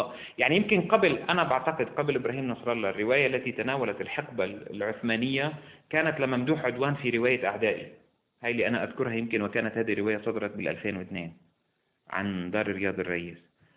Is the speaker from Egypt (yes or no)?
no; Palestine; نحن كفلسطينيين لم ننتبه إلى التاريخ إلا في حالات نادرة جدا في العمل الأدبي